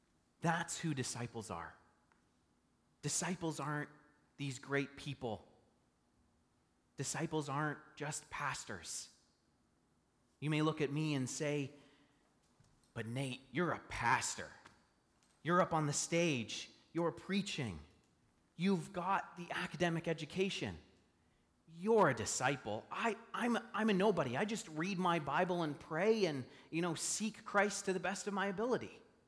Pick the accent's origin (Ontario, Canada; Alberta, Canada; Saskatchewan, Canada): Ontario, Canada; I'm from Northern Ontario. Northern Ontario is like Galilee. I can say that because I used to grow up there. It's all small towns and, you know, people driving in pickup trucks